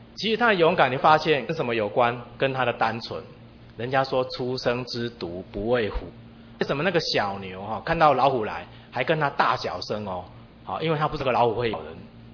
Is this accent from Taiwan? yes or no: yes; Chiayi, Taiwan; 我以前是在嘉义教会长大的啊，他是我宗教教育老师